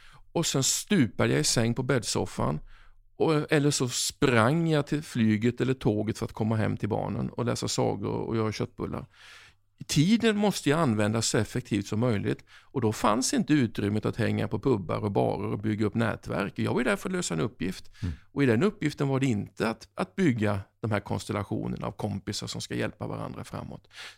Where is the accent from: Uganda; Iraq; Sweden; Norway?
Sweden; Oskarshamn, Kalmar County; Jag kom från Oskarshamn.